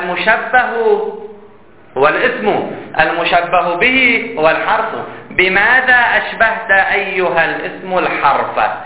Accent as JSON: {"language": "Arabic", "country": "Lebanon", "said": "عندنا في لبنان"}